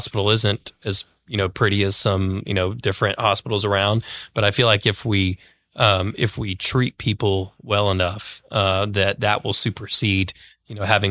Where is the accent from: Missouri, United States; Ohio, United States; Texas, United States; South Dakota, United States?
Texas, United States; Lubbock; In Lubbock, Texas.